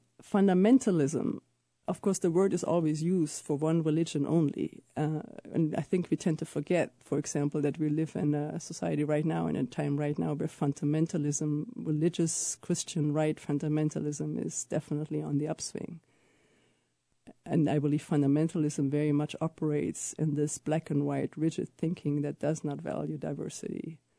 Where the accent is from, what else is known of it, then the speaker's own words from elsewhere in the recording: Germany; English is a second language; You know, I have an accent. I'm from Germany.